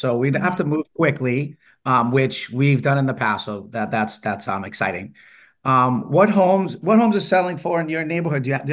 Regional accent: Watertown, Massachusetts, United States; You wouldn't imagine this, but I actually am from Boston, Massachusetts.

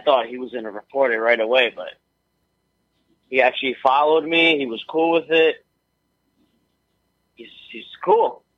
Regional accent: Kearny, New Jersey, United States; now in New York City, United States; Well, I grew up in Jersey. So I just moved to the city 10 years ago. My whole life I lived in Jersey. I grew up riding in Jersey every single day. And I lived in a town called Kearney next to Newark.

